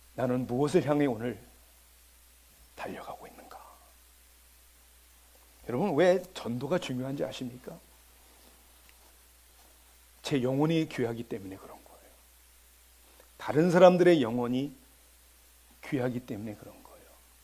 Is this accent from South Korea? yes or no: no; Georgia, United States; 저는 조지아에서 왔잖아요. 아틀란타 북부 지역에 정말 조용한 밤 9시만 되면 불을 다 끄고 다니는 사람이 없어요. 조용한 동네에서 온 저한테는 너무나 짜증이 나는 거예요.